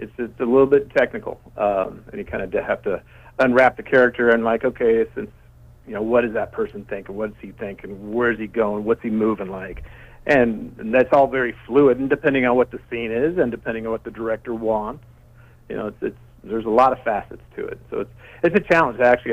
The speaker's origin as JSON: {"language": "English", "region": "Tennessee", "country": "United States", "tie": "born or raised there", "said": "Yeah, I mean, I'm a Southern boy. I grew up there in Tennessee."}